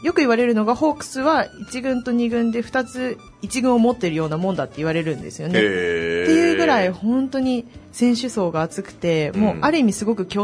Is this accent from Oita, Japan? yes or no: yes; Oita, Japan; 同じ大分県出身なんですごく